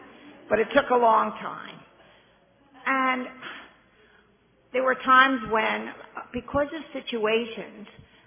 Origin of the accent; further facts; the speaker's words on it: West Chester, Pennsylvania, United States; I'm a grateful member of Al-Anon. I'm from Westchester, Pennsylvania.